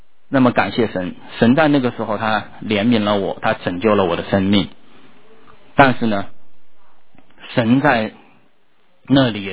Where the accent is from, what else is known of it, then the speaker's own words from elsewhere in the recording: China; 在我小时候我是住在这个中国农村，在那个时候呢我们农村呢在我家乡那个地方它有很大的干扰站